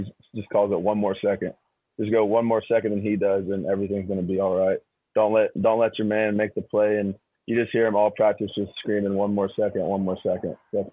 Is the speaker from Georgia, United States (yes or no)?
yes; Georgia, United States; being a Georgia center, and growing up in Georgia, I've watched him play too